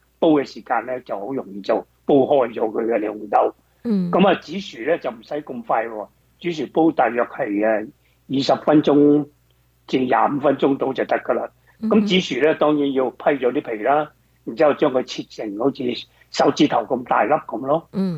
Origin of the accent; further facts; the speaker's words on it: Guangdong, China; 我哋广东人咧就会食呢个汤圆